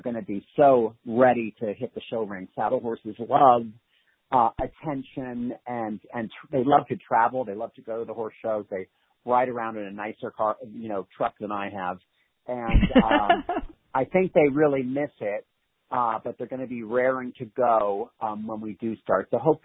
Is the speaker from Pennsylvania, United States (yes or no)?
yes; Pennsylvania, United States; moved away as an adult; now in New York, United States; And, you know, I grew up in Pennsylvania, but by the time I was, you know, 18, I was kind of in college, and then 21. And then I moved to New York.